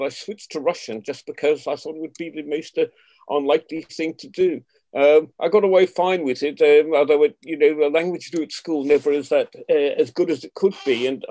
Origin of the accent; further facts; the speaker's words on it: Ireland; born there; I was born in Ireland